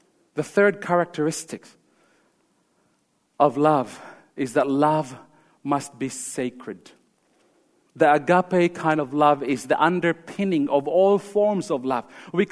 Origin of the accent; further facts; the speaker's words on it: Philippines; now in Australia; I grew up in the Philippines.